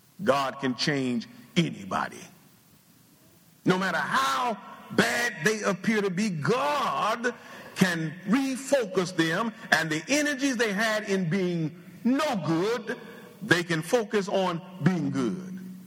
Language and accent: English; Ohio, United States; I'm from Ohio and right up the road from Cincinnati.